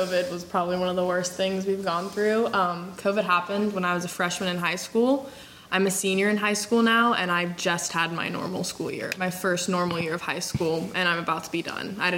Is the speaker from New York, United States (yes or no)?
no; Swansboro, North Carolina, United States; I'm an 18-year-old from Swansboro, North Carolina.